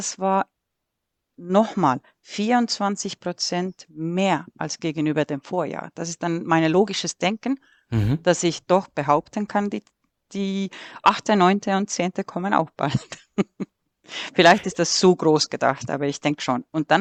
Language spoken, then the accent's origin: German; Estonia; German is a second language; Ja, als gebürtige Este. Ich hatte immer in meinem Herz den Wunsch, schon für mein Land etwas zurückzugeben.